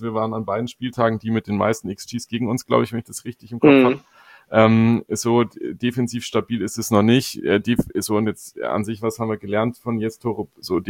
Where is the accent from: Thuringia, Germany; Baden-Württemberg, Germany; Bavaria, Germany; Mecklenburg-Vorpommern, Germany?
Bavaria, Germany; Augsburg; das sind wir Augsburger grundsätzlich Pessimisten genug